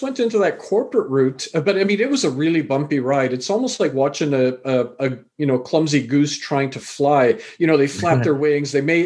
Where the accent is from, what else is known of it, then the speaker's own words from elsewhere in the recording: Vancouver, British Columbia, Canada; also born or lived in England; I was born in England, raised in Canada, came here when I was only 4 years old to Vancouver and established a life here. But my parents, they originally are from Fiji Islands, which is near Australia, New Zealand. And my grandfather's come from India.